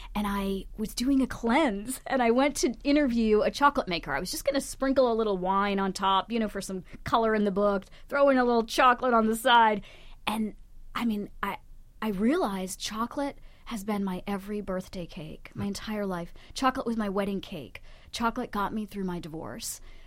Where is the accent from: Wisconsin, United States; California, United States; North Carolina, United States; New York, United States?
North Carolina, United States; also born or lived in Germany; I was born in Germany. I am of Indian origin, and I was raised in North Carolina.